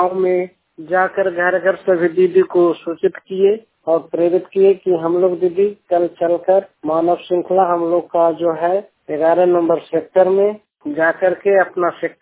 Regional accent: Harnaut, Bihar, India; मैं नालंदा जिला का रहने वाला हूँ, हरनौत प्रखंड से।

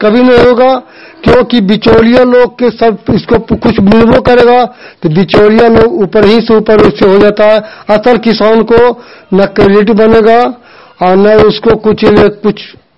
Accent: Nagarnausa, Bihar, India; ग्राम post थाना नगरनौसा जिला नालंदा का निवासी हूँ।

